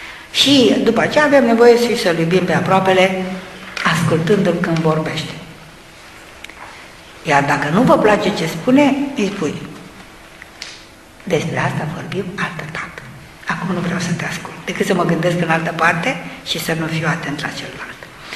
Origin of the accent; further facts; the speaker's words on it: Galați, Galați County, Romania; te duci la Galați, că eram din Galați